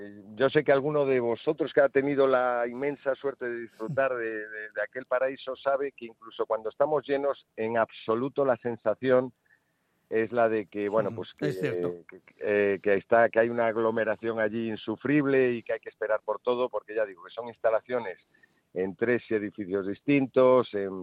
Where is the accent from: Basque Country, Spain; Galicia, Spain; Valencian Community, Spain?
Galicia, Spain; Ahí se me nota que soy gallego